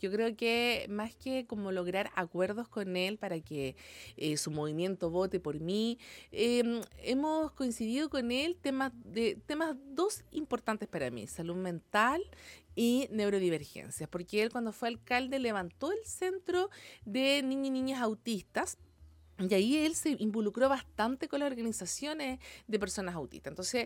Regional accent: Valparaíso, Chile; nosotros somos la región de Chile, o sea, somos el corazón de Chile. La región, la quinta región es el corazón de Chile.

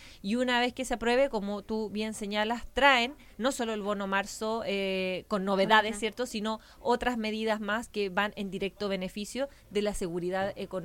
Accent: Chile; Y de ver cuán empáticos somos también los chilenos.

